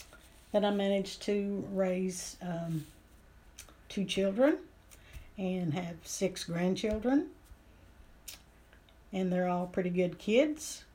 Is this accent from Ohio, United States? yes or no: no; Knoxville, Tennessee, United States; also born or lived in Detroit, United States; I was born in 1949 in Knoxville, Tennessee.